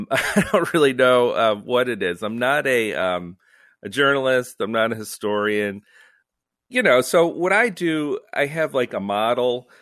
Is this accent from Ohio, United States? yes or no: yes; Cleveland, Ohio, United States